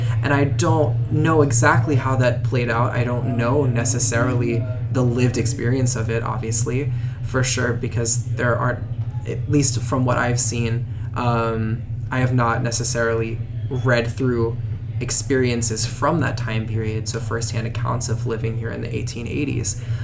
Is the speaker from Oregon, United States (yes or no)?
no; Louisville, Kentucky, United States; But for sure, growing up in Louisville, Kentucky, which is predominantly, I think the dynamics of the city have changed a lot since I was younger.